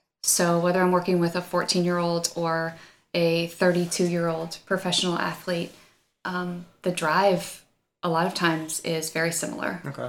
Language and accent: English; Indianapolis, Indiana, United States; born there; I was born in Indianapolis.